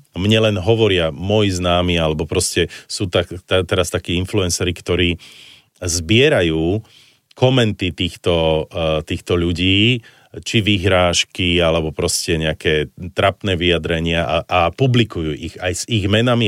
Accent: Banská Bystrica, Banská Bystrica Region, Slovakia; Ja som zase z Banskej Bystrice, čiže my vieme spievať, vieš, my vieme tak pekne tak ľubozvučne porozprávať, vieš.

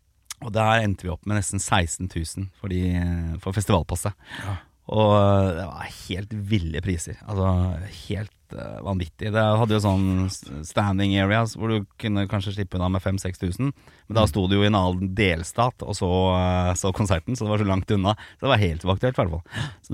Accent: Oslo, Norway; now in Bærum, Norway; Nei, jeg fra Oslo, da. Jeg vokste opp på Østkanten, på Torshov, ja. I Oslo. Så ja, jeg har vært liksom indre Oslo-gutt. Og så endte jeg opp i Bærum, så jeg bor I Bærum nå. Men det alltid veldig viktig å poengtere at jeg fra Østkanten.

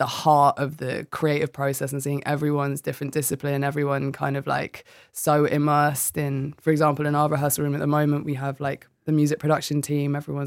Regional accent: Cork, Munster, Ireland; born there; moved away; So I'm Irish. We were born in Cork, moved over. My dad and my mum are both, my mum's Passage West, my dad's North Cork.

